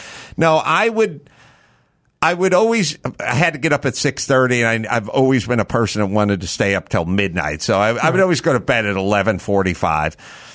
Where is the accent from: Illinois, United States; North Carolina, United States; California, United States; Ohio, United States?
California, United States; I was from California with a bunch of dumb shit hippie fucking progressives